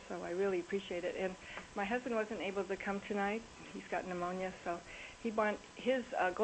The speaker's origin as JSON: {"language": "English", "town": "Kodiak", "region": "Alaska", "country": "United States", "tie": "born or raised there", "also_born_or_lived": "Seward", "said": "I grew up here in Kodiak and Seward, Alaska."}